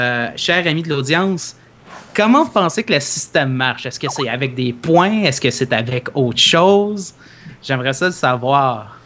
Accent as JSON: {"language": "French", "region": "Quebec", "country": "Canada", "said": "c'est pas dans notre culture, en tant que bon Québécois, d'avoir ça"}